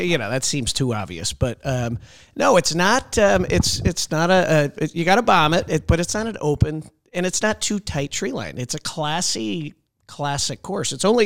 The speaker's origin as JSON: {"language": "English", "region": "Connecticut", "country": "United States", "tie": "born or raised there", "said": "me growing up in Connecticut, coming out here, I was like"}